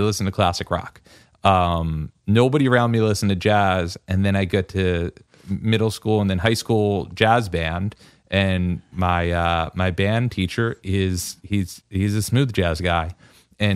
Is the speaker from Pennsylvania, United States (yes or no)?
yes; Philadelphia, Pennsylvania, United States; I grew up in Philly, and that's like what I was playing in high school jazz band.